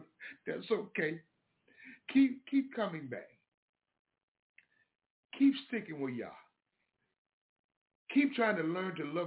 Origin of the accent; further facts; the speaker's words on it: the South, United States; Yeah, you know that. I'm from the South.